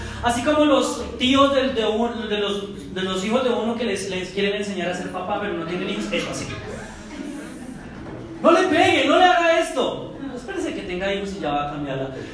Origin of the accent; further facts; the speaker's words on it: Soacha, Cundinamarca, Colombia; el tipo nos miraba con desprecio, el abogado, que porque venimos de Soacha